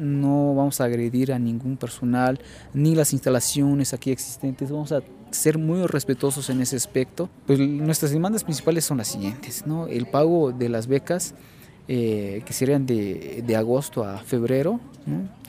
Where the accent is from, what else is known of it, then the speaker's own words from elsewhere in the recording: Chiapas, Mexico; Nosotros somos becarios de la Secretaría de Pueblos y Culturas Indígenas. Venimos de 11 delegaciones del estado de Chiapas.